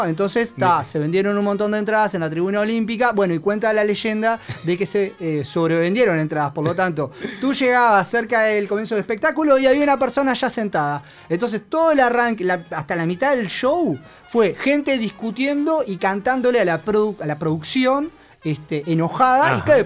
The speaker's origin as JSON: {"language": "Spanish", "country": "Uruguay", "said": "qué público gris que somos los uruguayos."}